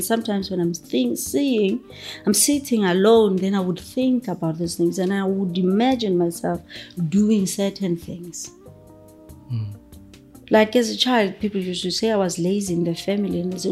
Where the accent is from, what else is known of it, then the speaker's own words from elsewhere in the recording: Mabopane, Gauteng, South Africa; when I was growing up in Mabopane, no TV, nothing.